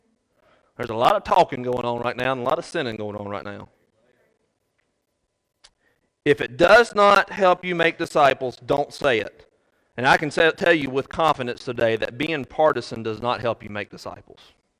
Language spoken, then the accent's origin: English; United States; Growing up in Randolph County, I understood that one party was good and the other party was bad.